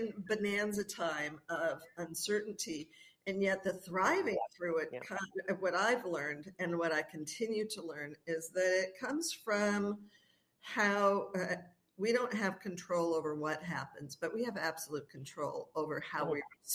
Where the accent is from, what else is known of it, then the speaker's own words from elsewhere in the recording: Hollywood, California, United States; born there; I was born in Hollywood, underneath the sign, in Cedars of Lebanon Hospital.